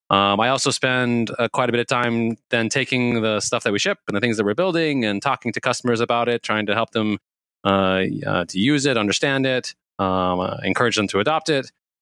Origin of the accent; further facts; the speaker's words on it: Massachusetts, United States; I went to MIT in Boston. That's where I'm from. I'm from Massachusetts.